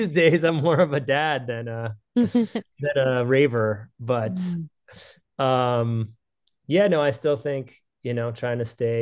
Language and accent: English; Cambridge, Massachusetts, United States; Myself and Charlie, my longtime partner, are both from the Boston area. I'm from Cambridge, he's from Brookline, opposite sides of the Charles River.